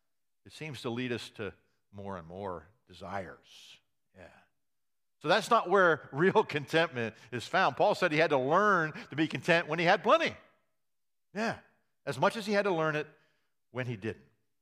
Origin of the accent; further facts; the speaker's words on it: United States; I'm an American. I believe contentment is having the stuff I want to have.